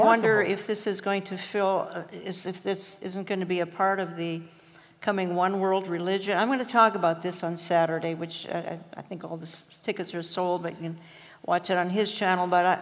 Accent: Minneapolis, Minnesota, United States; Because I come from Minneapolis.

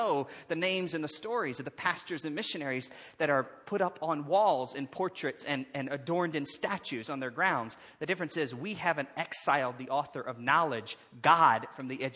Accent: South Carolina, United States; I'm from the South in the United States, South Carolina, and where we even fry our turkeys over Thanksgiving.

